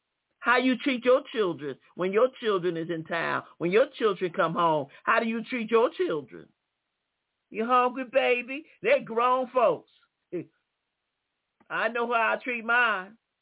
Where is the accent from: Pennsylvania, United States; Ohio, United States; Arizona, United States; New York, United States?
Pennsylvania, United States; Philadelphia; Yeah, Lord, remember I was born in South Philly? Yeah, you know, came up through North Philly.